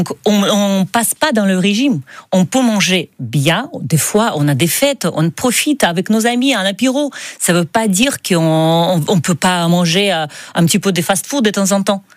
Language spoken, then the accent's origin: French; Minsk, Belarus; French is a second language; Je suis biélorusse. Je viens de Minsk, capitale.